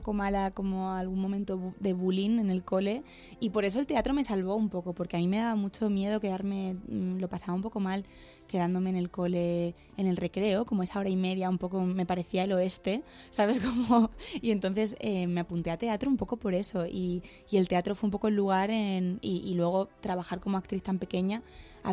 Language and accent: Spanish; Leganés, Community of Madrid, Spain; Y yo me quedo mucho con Madrid, soy muy madrileña.